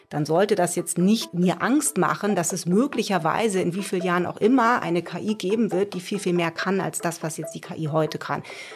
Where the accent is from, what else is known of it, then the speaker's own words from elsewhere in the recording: Kiel, Schleswig-Holstein, Germany; also born or lived in Munich; Ja, letztlich ist der Norden meine Heimat. Also ich komme von hier, bin in Kiel zur Schule gegangen